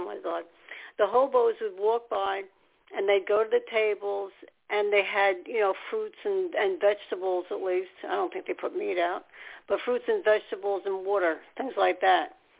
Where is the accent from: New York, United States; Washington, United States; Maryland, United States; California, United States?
New York, United States; I'm a New Yorker, and all my so-called fathers, people came from New York.